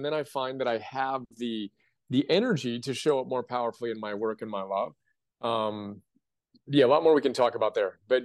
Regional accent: California, United States; now in Austin, United States; I'm from California, transplanted to Austin where it's hot.

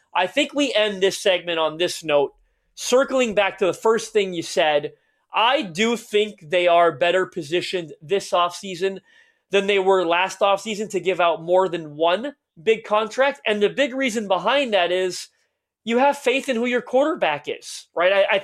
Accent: Canada; I'm Canadian

